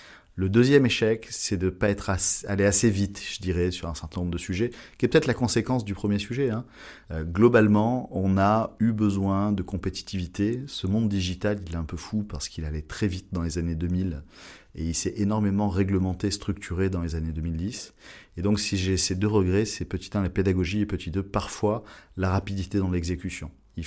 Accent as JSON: {"language": "French", "country": "France", "said": "on est français"}